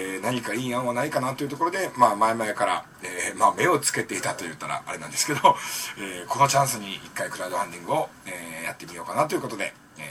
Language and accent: Japanese; Kobe, Hyogo, Japan; born there; 僕は神戸で生まれて、今年36歳の、バツイチシングルファザーでして